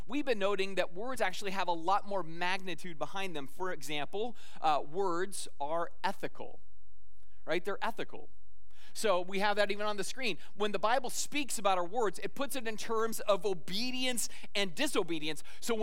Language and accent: English; Arizona, United States; I grew up in Arizona. I know what waterless living is like.